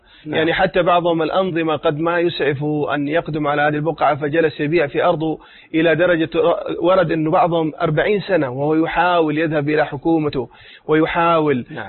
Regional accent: Mecca, Makkah Province, Saudi Arabia; لما قلت له أنا من مكة

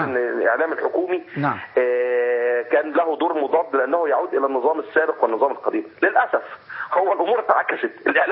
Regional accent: Egypt; احنا كمصريين

